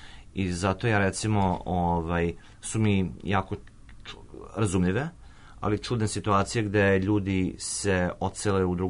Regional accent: Bečej, Vojvodina, Serbia; Bečej, na primjer, moj rodni grad, kao to je neko moje mesto

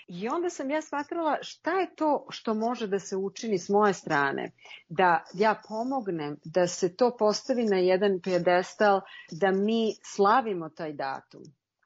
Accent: Serbia; now in United States; kako sam ja kao Srpkinja uopšte došla u taj uži izbor West Point Akademije

